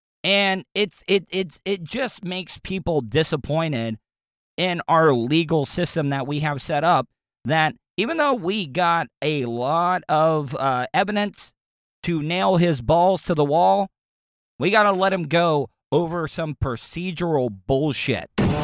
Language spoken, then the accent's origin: English; the South, United States; especially growing up in the South, we always would have Roman candle fights